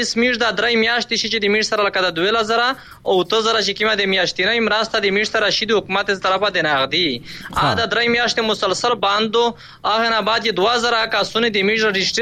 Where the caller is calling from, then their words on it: Khyber Pakhtunkhwa, Pakistan; مش د بانو سره درګن ټلیفون کړی دی مش شمالي وزیرستان د ضرب عذاب کډوالی